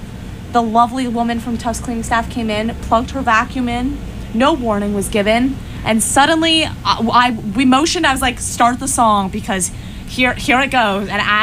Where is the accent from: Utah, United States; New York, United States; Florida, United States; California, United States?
New York, United States; Dobbs Ferry; I'm from Dobbs Ferry, New York. And we have a day where we shut down the entire street in our 1 square mile town.